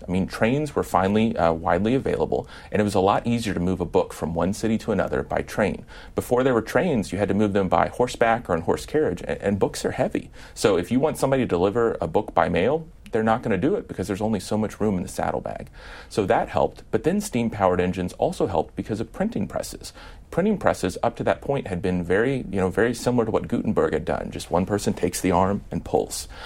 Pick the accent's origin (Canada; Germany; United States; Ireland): United States; Midwest